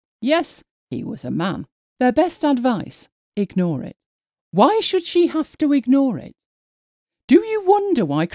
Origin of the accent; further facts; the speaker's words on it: Manchester, North West England, United Kingdom; Which reminded me of a recent story from my hometown of Manchester.